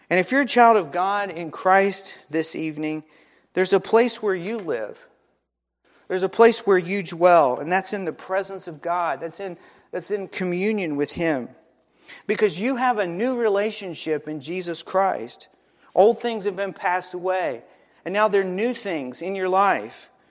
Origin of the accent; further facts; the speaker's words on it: Graham, North Carolina, United States; Lori and I have been in a lot of different places, and I'll say, "Well, I'm from Graham." Most of the time, they'll look at us with a puzzled face, and so then Lori will chime in, "Well, it's near Burlington."